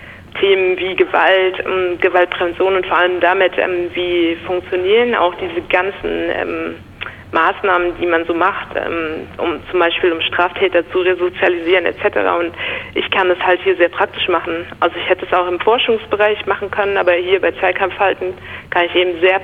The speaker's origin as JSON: {"language": "German", "town": "Pforzheim", "region": "Baden-Württemberg", "country": "Germany", "said": "ich bin ja eigentlich Badenserin. Ich komme ursprünglich ja aus Pforzheim, habe dann in Esslingen auch studiert und in Stuttgart gearbeitet"}